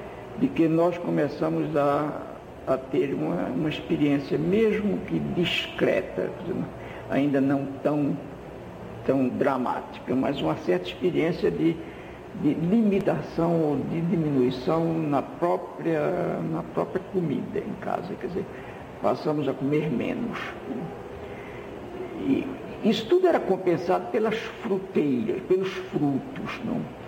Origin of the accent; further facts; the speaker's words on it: Recife, Pernambuco, Brazil; born there; na velha casa grande onde eu nasci, no estado do encanamento, no Recife